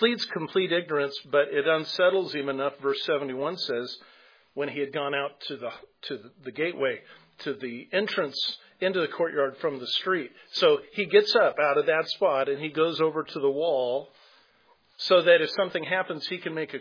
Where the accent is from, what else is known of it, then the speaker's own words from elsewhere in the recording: California, United States; I was born and raised in California. Linda was too, Southern California. And I know it comes out in the way that I talk.